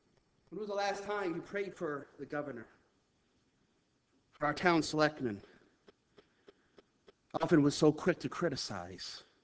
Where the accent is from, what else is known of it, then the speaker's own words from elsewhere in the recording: United States; And by the way, I thank God I'm an American.